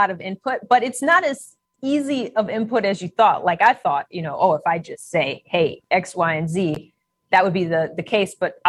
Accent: Inkster, Michigan, United States; I'm from Michigan. My parents live in Canton, Michigan, which is about 25 minutes or so from Ann Arbor, and was born and raised in Inkster, Michigan.

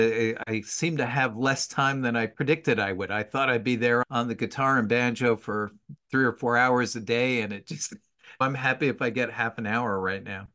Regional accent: New Jersey, United States; also born or lived in England; Yeah, I love to say that I grew up in God's country, and that was New Jersey. And I did spend a couple of years in England as well when I was a kid. My mom's British.

